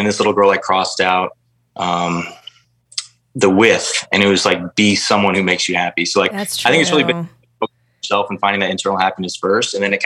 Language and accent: English; Orlando, Florida, United States; I grew up in Orlando, went to University of Florida. I've never left really the state of Florida, and having to move to the, Northwest.